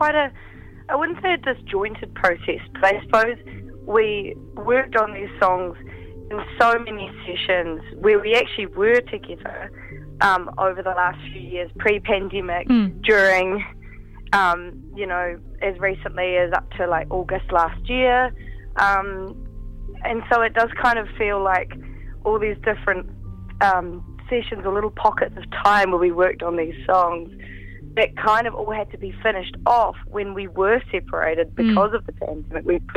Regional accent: Christchurch, Canterbury, New Zealand; in Christchurch, my hometown, this week

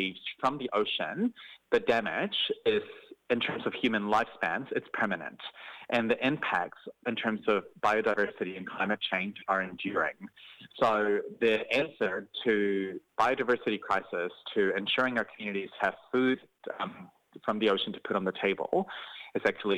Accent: Mexico; Look, I come from Mexico.

